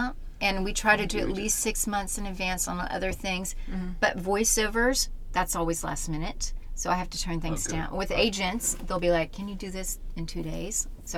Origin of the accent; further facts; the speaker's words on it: United Kingdom; now in United States; We're now dual citizens. So we're Brit-Americans now.